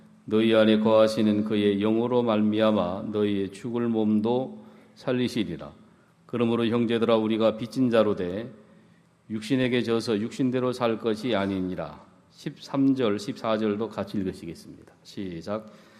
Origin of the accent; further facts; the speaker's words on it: Chungcheong, South Korea; 저희 집에는 농사를 지었어요. 충청도가 고향인데.